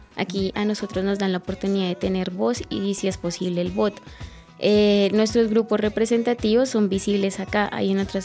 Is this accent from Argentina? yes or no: no; Colombia; como enfermero colombiano podemos dar mucho aprendizaje hacia el enfermero de Ecuador.